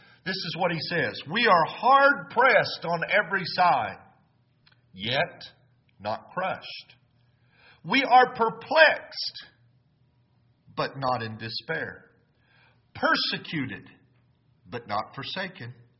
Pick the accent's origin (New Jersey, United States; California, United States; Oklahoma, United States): Oklahoma, United States; Noble; I remember growing up in the Lord's Church at Noble, I had some good people to look up to, some great examples. There was a family, there was a couple that lived down the road from me in the big town of Slaughterville, Oklahoma.